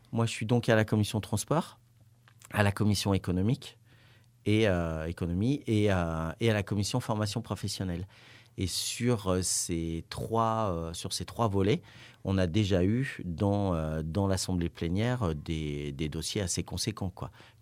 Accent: Auvergne-Rhône-Alpes, France; Moi, je viens du Trièves à la base

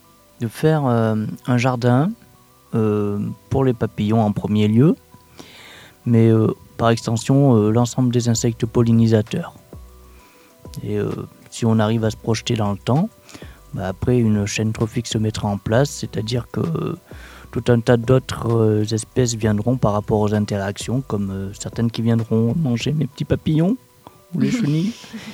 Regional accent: Blacons, Auvergne-Rhône-Alpes, France; Moi, je suis de Blacon, dans la vallée.

